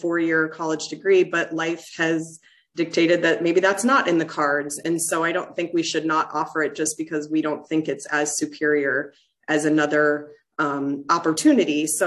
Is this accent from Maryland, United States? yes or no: yes; Maryland, United States; I grew up in Maryland near University of Maryland College Park